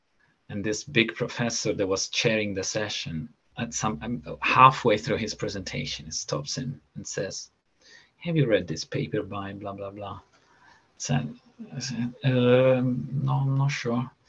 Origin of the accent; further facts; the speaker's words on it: Rome, Lazio, Italy; English is a second language; Yeah, so I'm Italian. I was born in Rome. And pretty much, yeah, I grew up there. I did all my studies there.